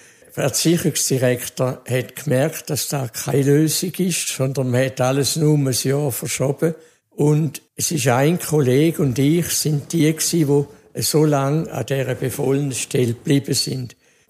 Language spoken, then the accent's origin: German; Thurgau, Switzerland; darum sind wir auf Kesswil gekommen, in die Nähe von dem Dorf, wo ich aufgewachsen bin, von Omenshorn.